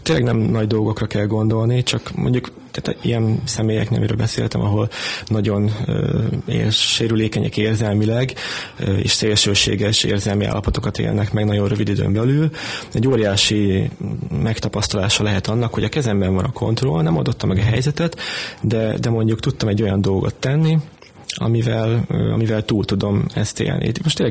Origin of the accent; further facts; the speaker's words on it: Kiskunhalas, Bács-Kiskun, Hungary; Tehát akkor a kezdetektől Kiskunhalason születtem, és jártam általános és középiskolába.